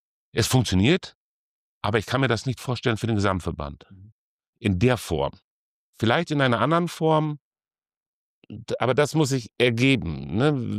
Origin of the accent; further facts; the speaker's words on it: Lower Saxony, Germany; gerade als Südoldenburger, muss ich sagen, komme ich aus dem Oldenburger Münsterland, bezeichnen wir das, das sind die Landkreise Kloppenburg und Vechta.